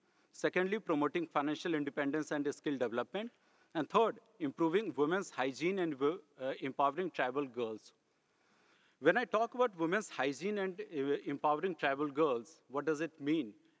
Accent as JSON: {"language": "English", "country": "India", "said": "Hence, I come from India."}